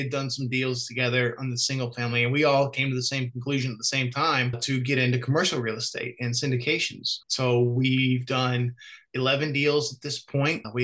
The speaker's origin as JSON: {"language": "English", "region": "Alabama", "country": "United States", "said": "I'm the director of Fairwinds Capital Investments. I am originally from Alabama."}